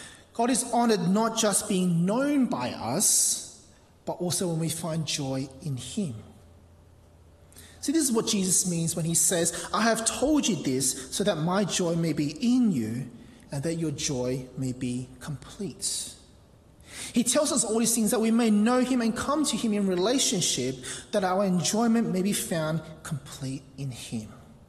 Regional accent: Hong Kong; Maybe it was the way, how I grew up in Hong Kong

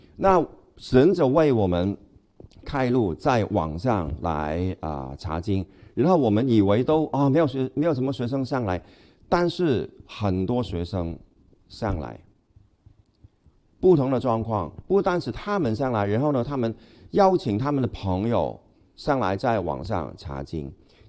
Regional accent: Hong Kong; Chinese is a second language; 你发现我的国语就是不太哈，就是有一点口音，其实我是香港人

